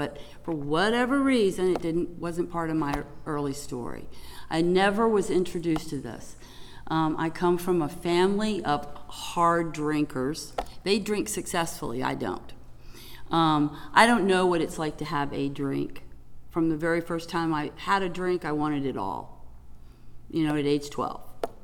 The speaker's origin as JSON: {"language": "English", "town": "Chesapeake", "region": "Virginia", "country": "United States", "said": "A friend of mine, I'm from Chesapeake."}